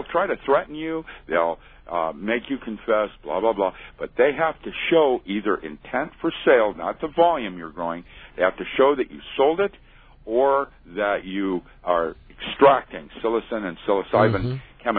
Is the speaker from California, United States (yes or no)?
no; Bellingham, Washington, United States; I discovered Biocystis was growing up in Bellingham. We had Liberty Caps in just